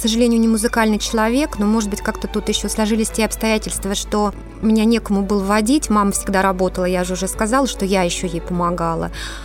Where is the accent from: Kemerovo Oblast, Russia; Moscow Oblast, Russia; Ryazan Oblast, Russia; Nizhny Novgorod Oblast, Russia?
Ryazan Oblast, Russia; Ryazan; Я родилась в Рязани, я коренная рязанка, в обычной советской семье. Моя мама была обычным воспитателем в детском саду, а папа – обычный инженер на заводе. Семья у нас была, как и многие семьи в середине 80-х годов, неправославная.